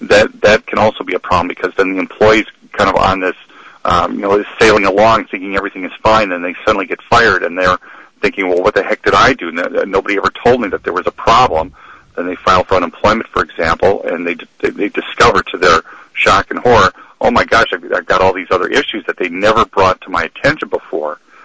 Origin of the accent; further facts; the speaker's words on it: Wisconsin, United States; I graduated from Hamlin Law, and I'm originally from Wisconsin.